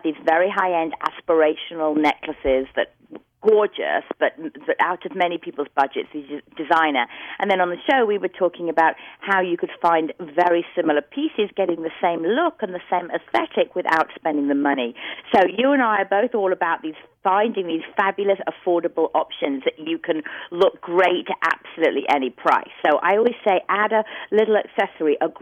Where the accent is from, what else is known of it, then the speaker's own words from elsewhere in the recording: London, United Kingdom; now in New York City, United States; I'm from London. Good old-fashioned London, England.